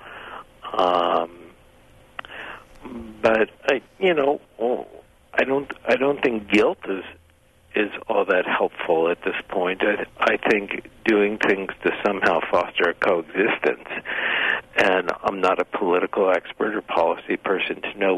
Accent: West Coast, United States; So, as a Reformed Jew growing up on the West Coast

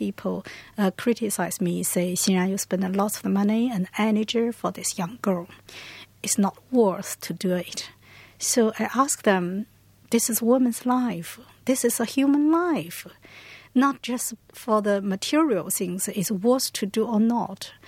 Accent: China; English is a second language; I'm Chinese woman and my mother Chinese woman, you know. I'm growing up in the Chinese woman's life.

